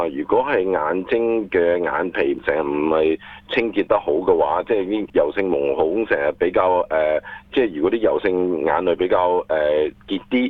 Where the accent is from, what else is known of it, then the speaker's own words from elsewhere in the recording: Guangdong, China; 咁所以我哋就廣東人就俗稱叫做眼挑針